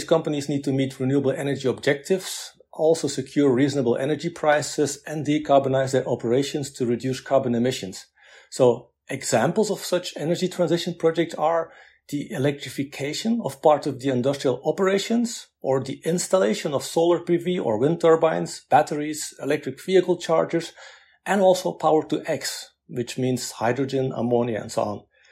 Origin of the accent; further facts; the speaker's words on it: Belgium; I'm from Belgium.